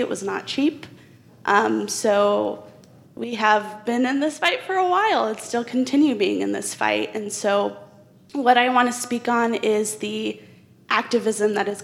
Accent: Kansas, United States; I am a first generation, identify as Chicanx. I am from Western Kansas. My family did get the opportunity in 1986 to get residency.

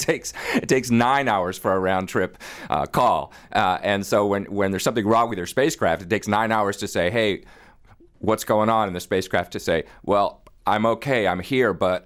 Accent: United States; You know, you should be proud of Clyde Tombaugh. As an American, I'm proud of him.

